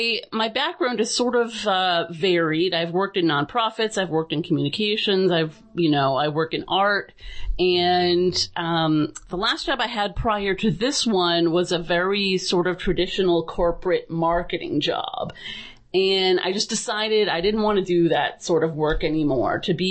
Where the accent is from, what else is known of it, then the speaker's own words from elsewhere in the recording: Worcester, Massachusetts, United States; I'm born and raised in Worcester.